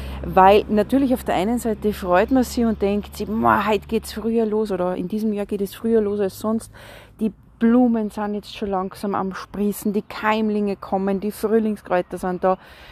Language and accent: German; Salzburg, Austria; Das hat es bei uns in Salzburg, Österreich, seit der Aufzeichnung von den Wetterdaten noch nie gegeben.